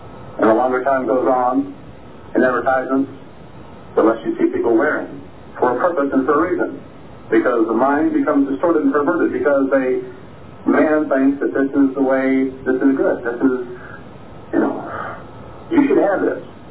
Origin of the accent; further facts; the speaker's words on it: Philadelphia, Pennsylvania, United States; I'm a Philadelphian. I've always been a Philadelphian.